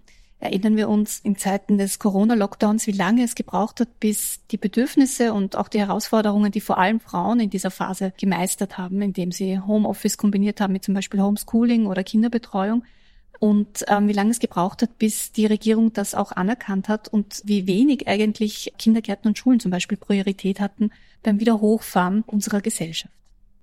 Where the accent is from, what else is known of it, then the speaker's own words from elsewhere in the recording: Austria; die man zwar irgendwie kennt als Österreicherin